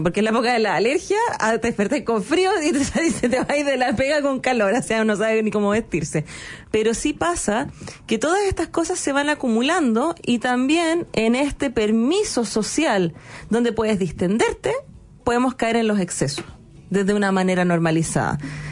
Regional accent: Chile; aparte de este patriotismo que nosotros tenemos como chilenos

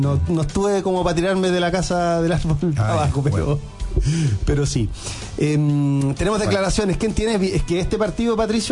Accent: Osorno, Los Lagos, Chile; Yo tenía casa en el árbol, allá en mi infancia en Osorno.

